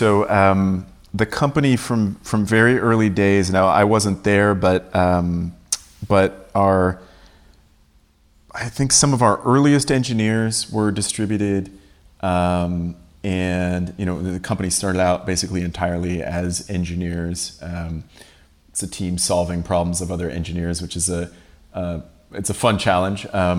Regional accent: Toronto, Ontario, Canada; I grew up in Toronto.

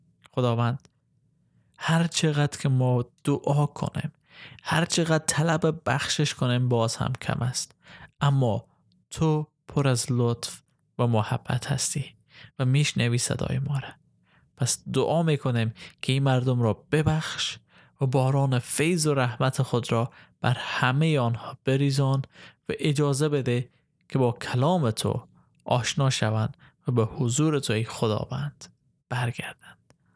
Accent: Afghanistan; به عنوان یک افغان ما از خیلی از زیبایی های ولایت های خود تا حالا لذت نبردیم.

